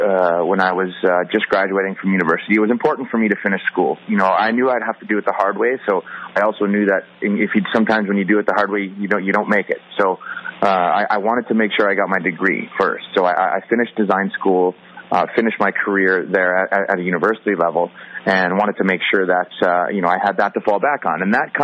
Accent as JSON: {"language": "English", "region": "Wisconsin", "country": "United States", "tie": "born or raised there", "said": "But again, growing up in Wisconsin, Midwestern town, you know, I was just an athlete"}